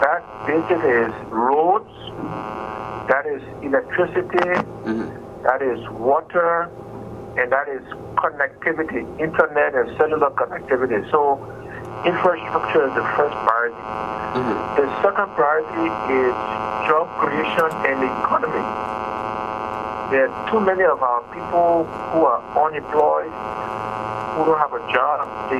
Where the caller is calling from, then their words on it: Togo; I'm speaking from Togo.